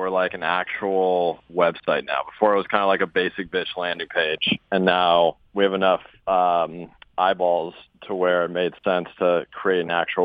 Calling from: Los Angeles, California, United States; Yeah, I'm calling in from Los Angeles. 80 degrees and sunny outside.

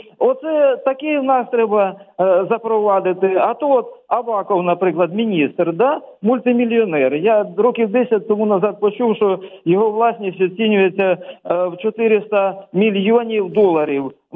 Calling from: Zhytomyr, Zhytomyr Oblast, Ukraine

